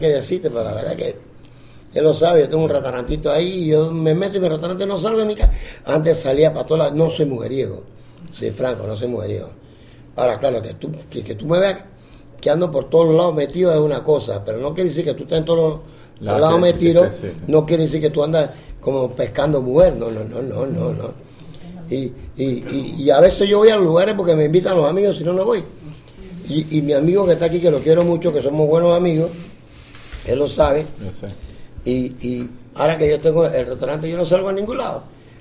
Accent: Panama City, Panamá, Panama; born there; él sabe donde yo nací, en el Chorrillo

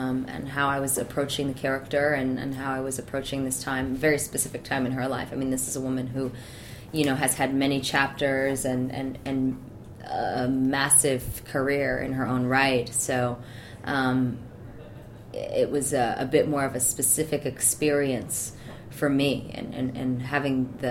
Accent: Hollywood, California, United States; I'm from California. I live

